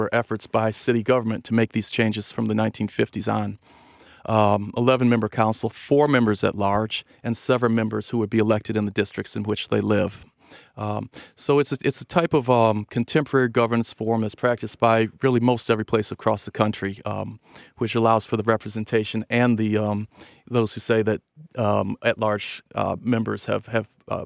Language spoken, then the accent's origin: English; Cleveland, Ohio, United States; And I'll talk to you as somebody born and raised in Cleveland.